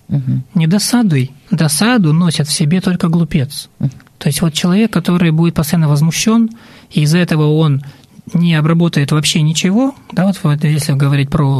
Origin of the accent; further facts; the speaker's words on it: Far East, Russia; Я сам с Дальнего Востока